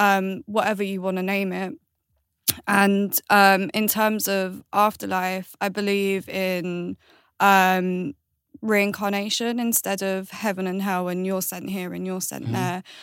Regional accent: Galway, Connacht, Ireland; born there; I was born in Ireland, which is Galway.

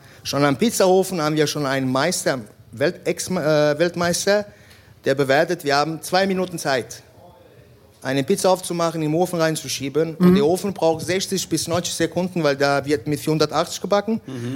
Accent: Ingelheim, Rhineland-Palatinate, Germany; ich komme aus Ingelheim

